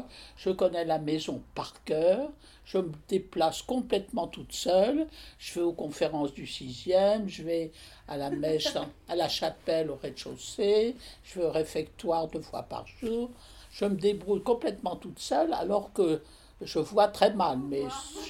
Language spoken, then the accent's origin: French; Paris, Île-de-France, France; Je suis une vraie Parisienne, j'ai beaucoup aimé, alors j'ai tout fait à Paris, je suis allée à l'école à Paris, d'abord une plus petite école, ensuite une école moyenne, ensuite je suis allée un peu en faculté à la Sorbonne, pas longtemps.